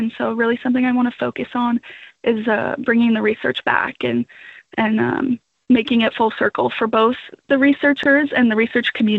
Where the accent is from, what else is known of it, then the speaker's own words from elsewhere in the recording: North Dakota, United States; I grew up in North Dakota on a wheat farm. And so just a small family operation, farm and ranch.